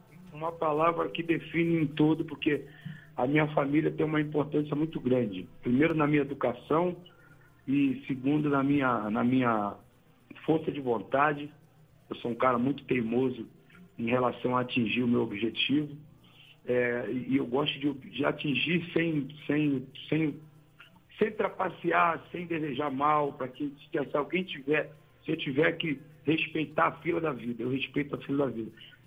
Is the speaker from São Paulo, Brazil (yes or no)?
no; Rio de Janeiro, Brazil; eu realmente sou muito carioca. Eu sou muito carioca, eu sou muito brasileiro, eu sou muito intenso em tudo.